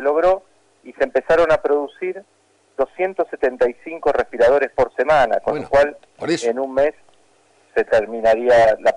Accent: Argentina; digo sinceramente como argentino

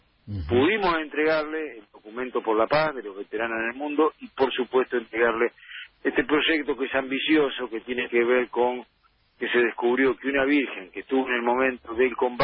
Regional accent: Luján, Buenos Aires Province, Argentina; yo soy de Luján, conozco algo del tema

